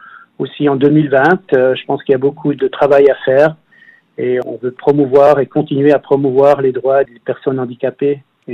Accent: Jura, Switzerland; Je me sens aussi en tant que jurassien et roman. Et je suis toujours fier quand on dit que j'ai des racines jurassiennes.

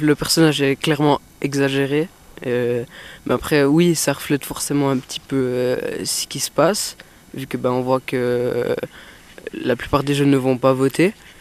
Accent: Moutier, Jura, Switzerland; Moi, je viens de Moutier.

